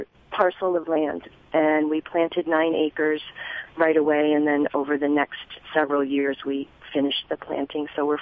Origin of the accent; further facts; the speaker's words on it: Ohio, United States; now in San Francisco Bay Area, United States; David grew up in Wisconsin, and I grew up in Ohio, so we're both Midwesterners.